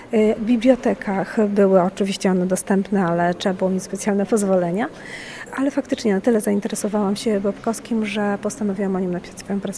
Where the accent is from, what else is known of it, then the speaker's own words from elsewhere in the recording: Łódź, Łódź Voivodeship, Poland; jestem z Łodzi.